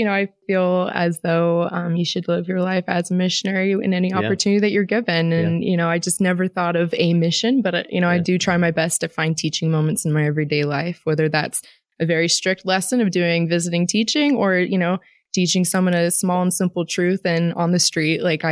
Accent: Fairfax, Virginia, United States; I'm from Washington, D.C. I specifically grew up in Fairfax, Virginia.

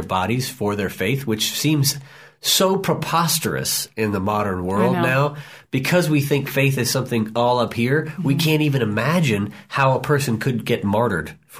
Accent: Lynchburg, Virginia, United States; also born or lived in Richmond; That's like when I was from Lynchburg, but was born in Richmond, because there was no hospital for like 2 hours.

